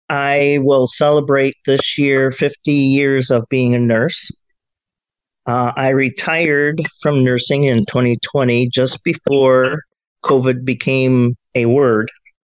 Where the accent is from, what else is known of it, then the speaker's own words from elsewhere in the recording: Fennville, Michigan, United States; I grew up in the Fenville area in Michigan. I've been a Michigander all my life.